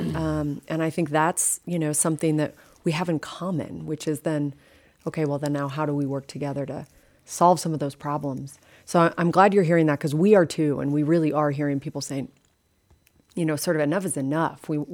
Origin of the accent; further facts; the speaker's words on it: Helena, Montana, United States; also born or lived in Butte; I'm from Butte, as I said, my family comes from there. I was raised in Helena.